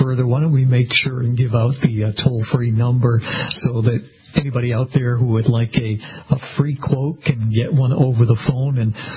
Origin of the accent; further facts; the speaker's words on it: Massachusetts, United States; I hail from Massachusetts, and back where I'm from, they call them snowbirds